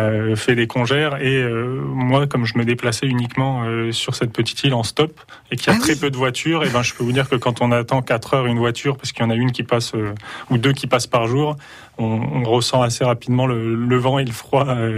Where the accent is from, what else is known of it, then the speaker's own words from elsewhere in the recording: Grenoble, Auvergne-Rhône-Alpes, France; Alors moi je suis grenoblois, donc j'ai l'habitude des montagnes